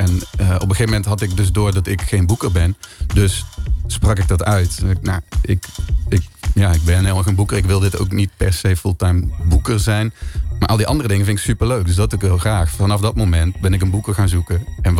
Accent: Limburg, Netherlands; Ik kom uit Noord-Limburg.

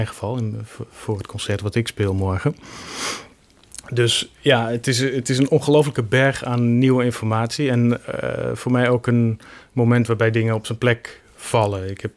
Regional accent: Groningen, Netherlands; Ik kom ook uit Groningen, dat zou ik eigenlijk niet meer moeten toevoegen.

